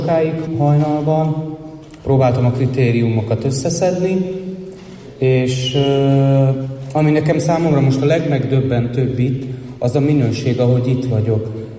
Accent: Budapest, Hungary; Budapestről jöttem, a 9. kerületből lakok a klinikáknál. És röviden annyit rólam, hogy 43 éves vagyok

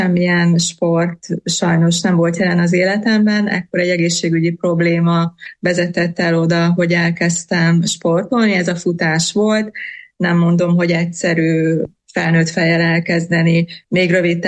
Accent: Partium, Romania; határon túl születtem, és életem jelentős részét még mindig a Párciumban éltem sokkal többet, mint bárhol máshol

